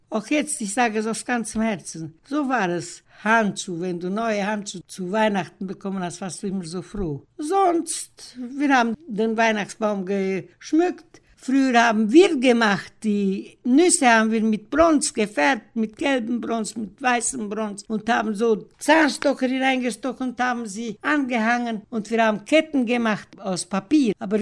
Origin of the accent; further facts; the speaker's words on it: Mediaș, Sibiu County, Romania; Ich bin in Mediasch aufgewachsen. Ich war erst 5 Jahre, wie wir hin, aber ich erinnere mich nicht, wie wir umgezogen sind, denn mein Vater ist aus Russland gekommen